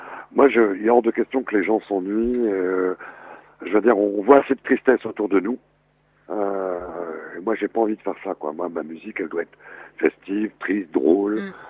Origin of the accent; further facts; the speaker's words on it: Lille, Hauts-de-France, France; Moi, je suis issu d'un quartier populaire de Lille, Oisem.